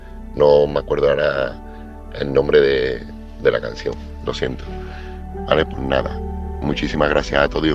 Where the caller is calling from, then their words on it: Seville, Andalusia, Spain; corresponsal de Sevilla